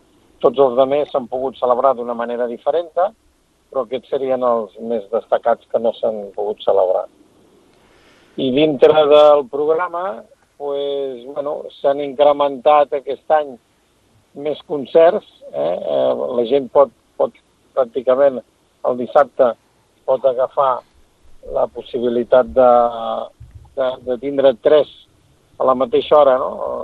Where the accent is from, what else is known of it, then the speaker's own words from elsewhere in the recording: L'Arboç, Catalonia, Spain; quan vaig néixer a l'Arboç i soc autòcton de l'Arboç